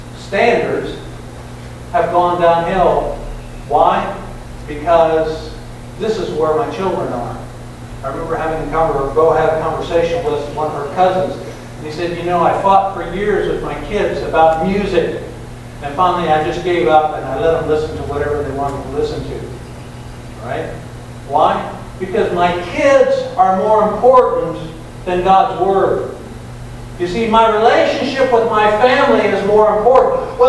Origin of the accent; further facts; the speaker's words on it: United States; Those are my people. I'm American.